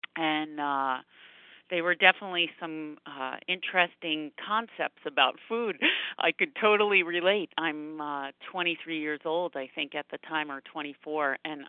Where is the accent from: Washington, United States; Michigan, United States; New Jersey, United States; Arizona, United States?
New Jersey, United States; I'm from New Jersey